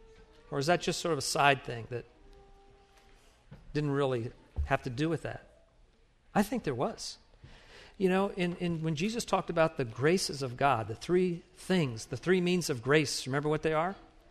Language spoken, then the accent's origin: English; United States; is that realization that, I'm an American. I want to get my stuff. I want to have my nice house.